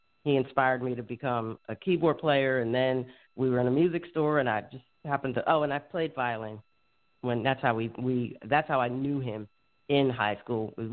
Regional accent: Pittsburgh, Pennsylvania, United States; now in New York, United States; I was moving from Mayberry RFD, like, and then to New York, and from Pittsburgh, just like upper middle class, and then into New York.

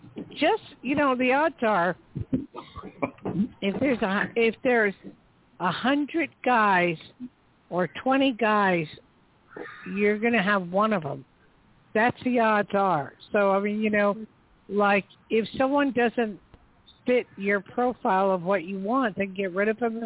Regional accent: New Jersey, United States; born there; I was born in Jersey. And we used to look out the window over the harbor and just wonder what the people in New York were doing.

